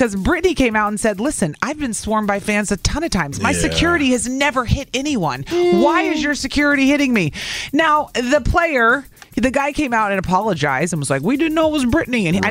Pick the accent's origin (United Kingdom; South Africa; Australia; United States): United States; Carbondale, Illinois; Carbondale, Illinois, the tiny town I grew up in.